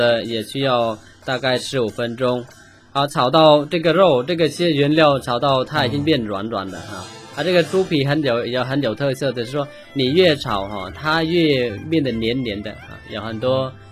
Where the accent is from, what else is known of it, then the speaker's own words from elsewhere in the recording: Vietnam; 但我们越南人连这个部分还是把它拿来做的那么的好吃的一个东西